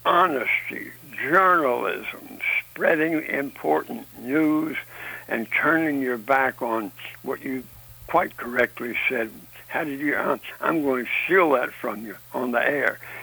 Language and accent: English; Greensboro, North Carolina, United States; go ahead and laugh at my hometown newspaper, the Greensboro Daily News, North Carolina. As a 10-year-old boy, when I would pick that paper up outside our front door